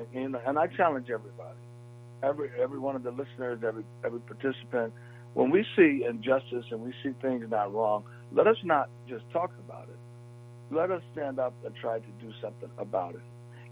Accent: Milwaukee, Wisconsin, United States; I complained about the state of affairs in Milwaukee, you know, being raised here, growing up in Milwaukee, we've seen a different dynamic, good, bad, and indifferent in a lot of cases.

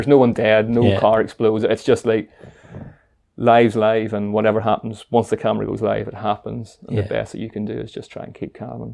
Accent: Northern Ireland, United Kingdom; accent: hybrid Northern Irish-Scottish; now in Scotland; I'm Northern Irish, but I live in Scotland, so I've got a weird sort of hybrid across the Irish Sea sort of accent.

